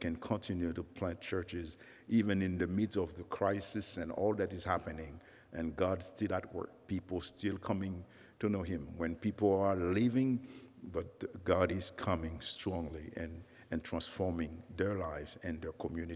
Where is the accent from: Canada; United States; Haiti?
Haiti; English is a second language; And I'm from Haiti